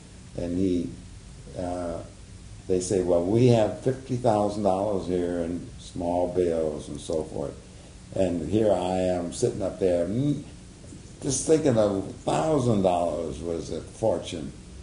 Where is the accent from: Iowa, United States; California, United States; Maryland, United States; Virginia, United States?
California, United States; I was so provincial from California and country